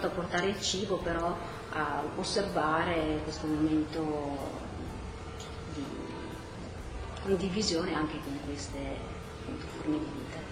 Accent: Trento, Trentino-Alto Adige, Italy; now in Venice, Italy; sono di Trento. nata e cresciuta in città, ma da 5 anni circa vivo a Venezia, perché ho studiato all'Accademia di Belle Arti

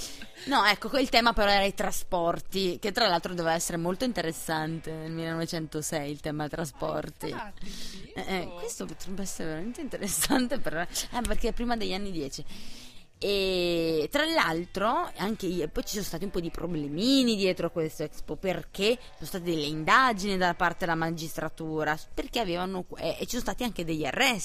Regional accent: Campania, Italy; Esatto, perché io sono campana, da buona campana.

